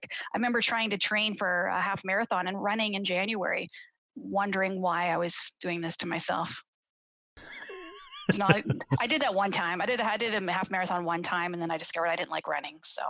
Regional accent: the Maritimes, Canada; I grew up in the Maritimes

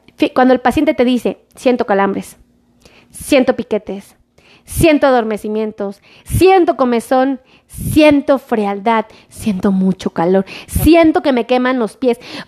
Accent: Mexico City, Mexico; Yo soy del DF

